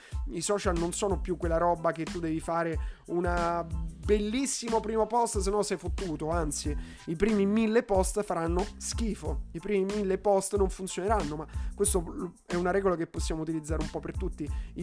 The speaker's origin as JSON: {"language": "Italian", "town": "Rome", "region": "Lazio", "country": "Italy", "said": "lo so ragazzi, da romano a me esce social"}